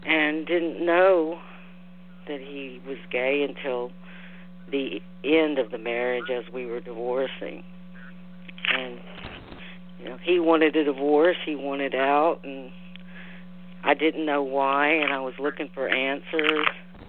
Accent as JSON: {"language": "English", "region": "Texas", "country": "United States", "tie": "born or raised there", "said": "But once I left and moved back to my home state of Texas"}